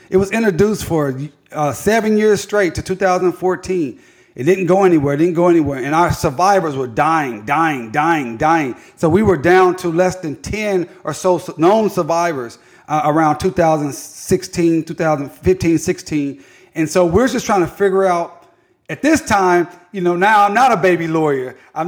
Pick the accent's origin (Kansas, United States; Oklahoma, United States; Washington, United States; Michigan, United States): Oklahoma, United States; Tulsa; I'm from North Tulsa, and I raised my hand